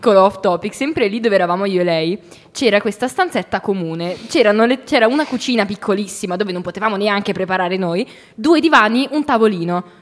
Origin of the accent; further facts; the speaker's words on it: Agra, Ticino, Switzerland; mi chiesero da dove venissi e io risposi sono di Agra.